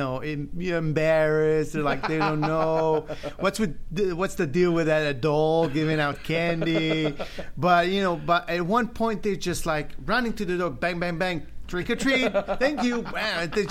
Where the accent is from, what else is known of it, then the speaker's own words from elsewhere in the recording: Israel; English is a second language; moved away; I came from Israel about 10 years ago.